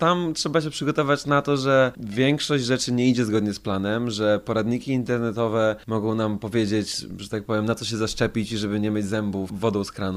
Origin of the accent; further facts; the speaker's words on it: Biała Podlaska, Lublin Voivodeship, Poland; ja z Robertem jestem z Białej Podlaskiej, czyli wiecie, no mamy 50 kilometrów, czyli maksymalnie godzinę do granicy z Białorusią